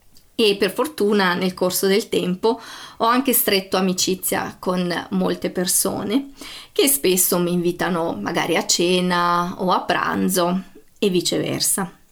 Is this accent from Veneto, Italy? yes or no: no; Emilia-Romagna, Italy; now in Austria; io sono italiana, vengo dalla provincia di Ravenna e vivo in Austria da più di 10 anni ormai. Devo dire che ho avuto la fortuna di integrarmi subito in questo paese e forse il motivo principale è che parlo il tedesco.